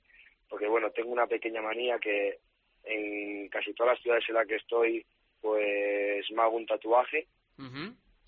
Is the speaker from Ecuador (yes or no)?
no; León, Castile and León, Spain; a finales de semana pues me iré a León, que ya tengo ganas de ir a mi tierra.